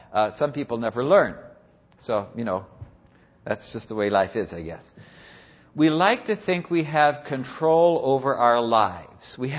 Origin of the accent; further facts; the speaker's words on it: California, United States; I grew up in California, about 15 miles from the ocean.